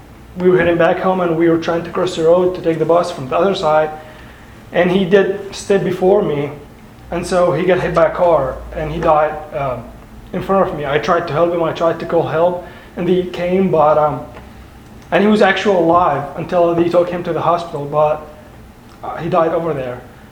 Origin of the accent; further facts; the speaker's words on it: Cairo, Cairo Governorate, Egypt; also born or lived in Saudi Arabia / Dubai / Kuwait; I'm from Cairo, Egypt. I was born in Cairo. I've lived there almost all my life.